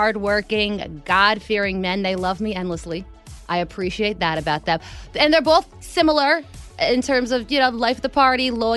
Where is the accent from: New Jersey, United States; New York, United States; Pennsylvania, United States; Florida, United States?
New Jersey, United States; she called me cowgirl, even though I'm from New Jersey.